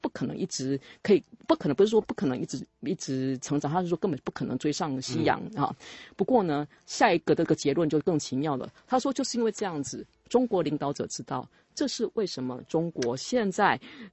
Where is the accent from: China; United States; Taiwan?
United States; Chinese is a second language; 可是那是因为我们美国人是太乐观的人